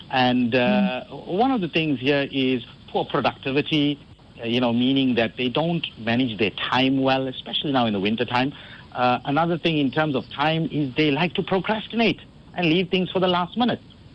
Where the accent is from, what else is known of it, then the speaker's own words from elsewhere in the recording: Durban, KwaZulu-Natal, South Africa; because I'm from Durban, everybody says, no, it's a hot, sunny day today, we're going to go to the beach.